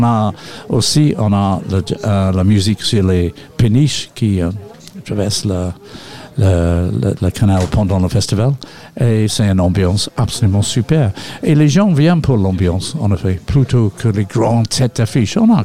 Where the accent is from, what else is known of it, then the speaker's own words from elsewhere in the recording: England, United Kingdom; French is a second language; Désolé, je suis anglais, mais personne n'est parfait.